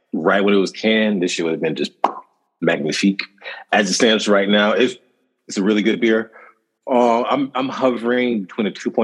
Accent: West Coast, United States; you know, I'm biased because I'm from the West Coast.

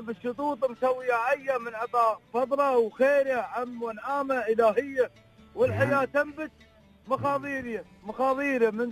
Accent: United Arab Emirates; انا اماراتي

